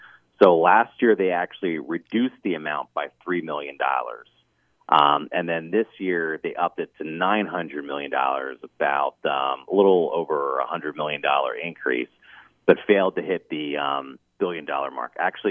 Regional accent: Pennsylvania, United States; Red Lion School District, I'm from York County. So Red Lion School District actually paid off a school building.

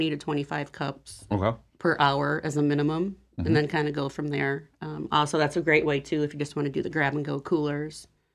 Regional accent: Wisconsin, United States; Well, you know, I am from Wisconsin, so I do like

